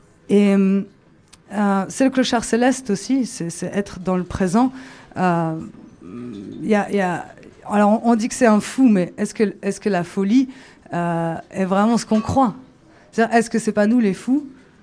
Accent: Charleville, Grand Est, France; parce que je viens de Charleville

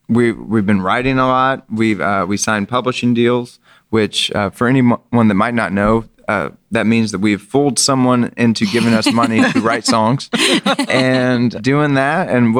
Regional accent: Kentucky, United States; I will say one thing just about my hometown that I wasn't able to get back to because I never went back to school there. But my mom went to school there, and I have tons of friends that did. Wayne County, Kentucky, has one of the best bands in the nation.

